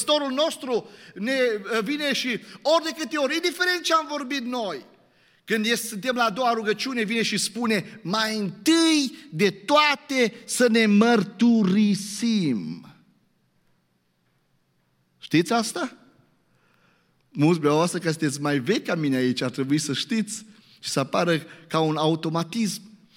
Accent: Romania; M-am uitat în dicționarul limbii române mai întâi, pentru că suntem români

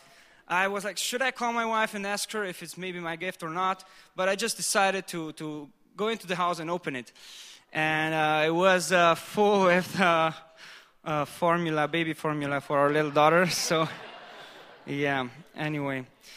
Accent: Austria; English is a second language; So I was in Austria. I'm from Austria, by the way. Maybe you heard it in my accent.

